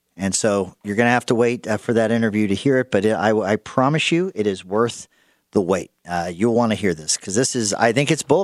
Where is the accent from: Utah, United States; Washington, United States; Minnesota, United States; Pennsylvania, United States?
Pennsylvania, United States; Pittsburgh; I grew up in Pittsburgh.